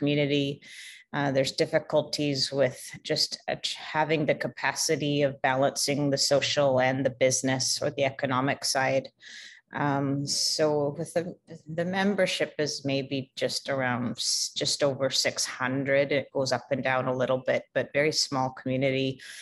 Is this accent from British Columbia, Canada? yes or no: yes; British Columbia, Canada; The community is Heshkwit Nation. It's the west coast of Vancouver Island on Canada. Kind of one of the most western points. And the community that I come from is very small, very remote.